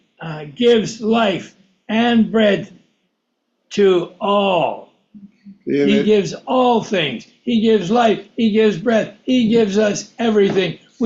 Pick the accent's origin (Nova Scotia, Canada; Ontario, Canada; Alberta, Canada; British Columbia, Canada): British Columbia, Canada; Vancouver; born there; I was born in Vancouver.